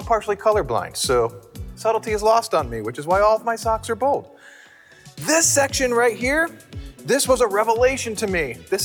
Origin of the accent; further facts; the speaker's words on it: New Jersey, United States; I'm from New Jersey.